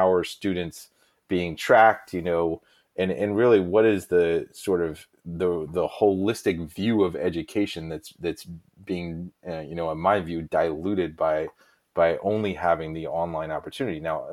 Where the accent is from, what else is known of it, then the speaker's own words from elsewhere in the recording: Washington, District of Columbia, United States; So I'm from Washington, D.C., so I include Washington, D.C.